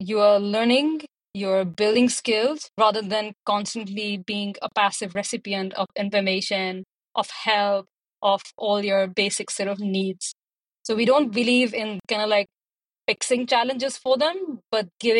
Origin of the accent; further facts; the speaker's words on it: India; I also remember I grew up in India, and every year we had the Teachers' Day, right?